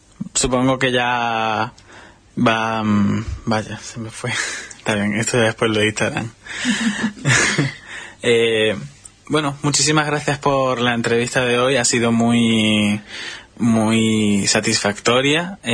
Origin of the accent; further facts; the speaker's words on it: Argentina; lo que yo he podido ver ahí en mi país de origen, que es Argentina.